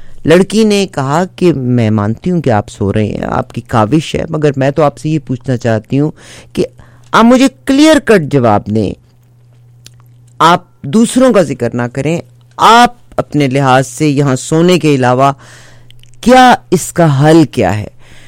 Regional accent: Pakistan; میں خود پاکستان سے تعلق رکھتی ہوں

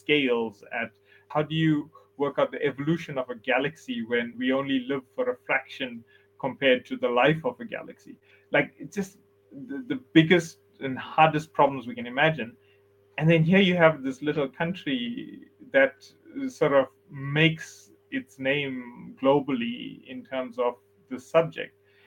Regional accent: South Africa; The benefit of being in South Africa and growing up in South Africa is that you learn to sort of understand inequality

